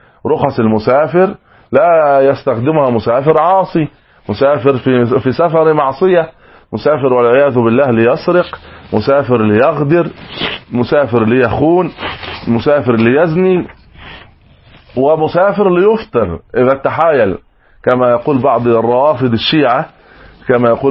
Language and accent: Arabic; Egypt; عندنا في مصر صاع الطعام تقريبا 3 كيلو